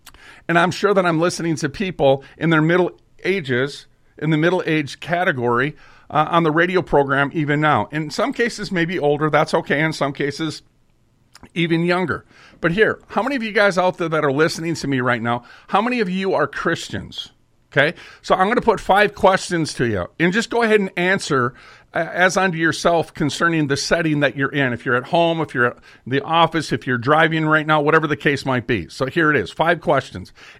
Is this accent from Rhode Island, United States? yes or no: no; Minnesota, United States; Well, I'm from Minnesota, right? And the state bird is a mosquito.